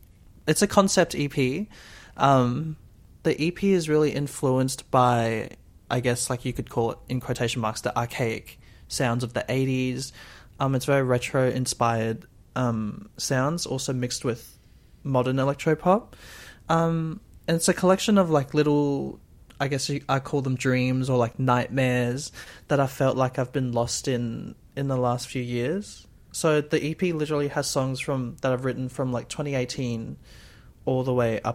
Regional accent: Brisbane, Queensland, Australia; so I'm from Brisbane.

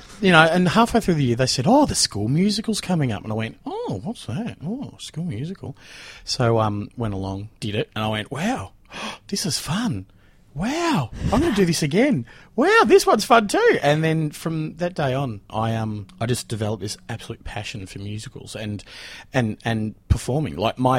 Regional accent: Ballarat, Victoria, Australia; I am the boy from Ballarat.

